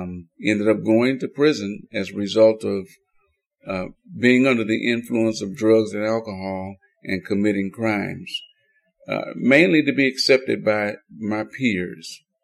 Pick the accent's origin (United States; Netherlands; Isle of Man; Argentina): United States; Detroit, Michigan; Yeah, we did go through some pretty tough times growing up in Detroit, where I was born and raised, even though I came up in the church